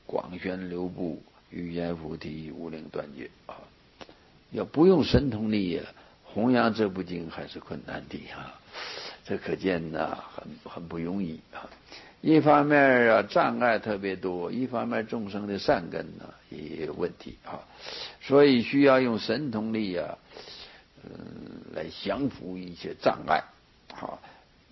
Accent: China; 我们中国人有一句俗话是大器已完成

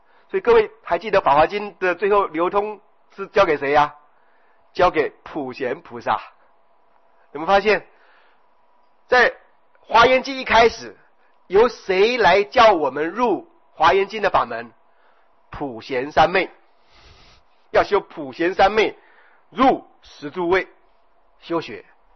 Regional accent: China; first language Chinese; 我们又是原生在中国，中文是我们的母语啊

